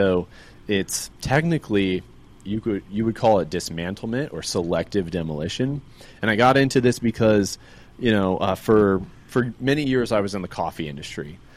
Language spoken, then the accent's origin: English; Atlanta, Georgia, United States; I relocated back to my home state of Georgia, Atlanta, Georgia.